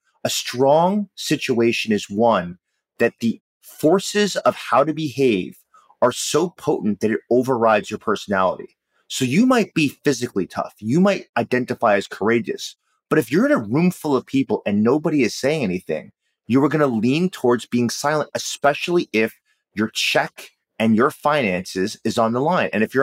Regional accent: New York City, New York, United States; So I think of growing up in New York City on the subway in the 70s, when it was really dangerous to be in New York City

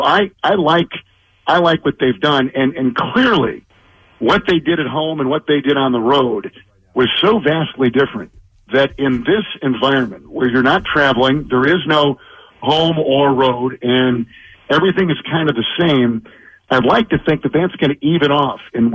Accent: Midwest, United States; I was born and raised in the Midwest. We live in the Midwest. That's where my family's from.

